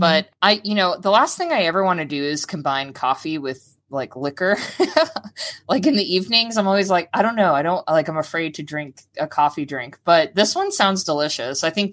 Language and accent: English; Florida, United States; You know, obviously like WEF is a growing up in Florida, it's like where you've always gone.